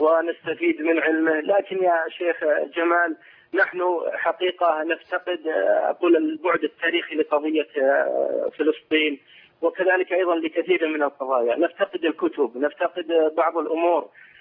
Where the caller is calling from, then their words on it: Egypt; أنا من السعودية من مصر